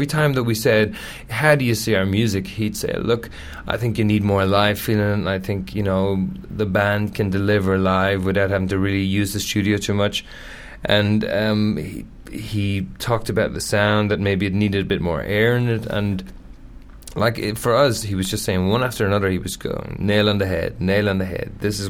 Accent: Ireland; I come from Ireland, so you expect to get up at least one morning where you go, it's raining.

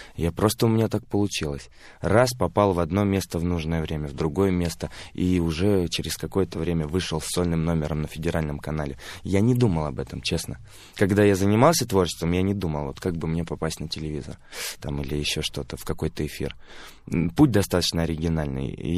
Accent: Russia; born there; и я родился в России, и во мне не может этого не быть

